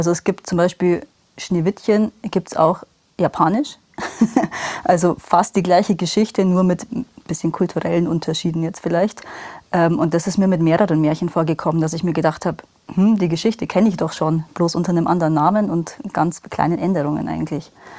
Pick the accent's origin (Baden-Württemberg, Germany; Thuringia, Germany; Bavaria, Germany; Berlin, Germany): Bavaria, Germany; Rosenheim; born there; now in Obing, Germany; ich bin 30 Jahre alt, gebürtige Rosenheimerin, wohne aber seit 7 Jahren in Obing, jetzt im Chiemgau.